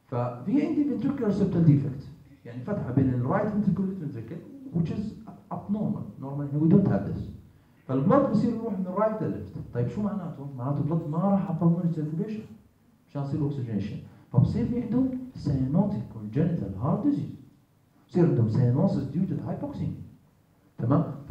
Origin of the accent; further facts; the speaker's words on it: Jordan; في كونسبت عندنا بالأردن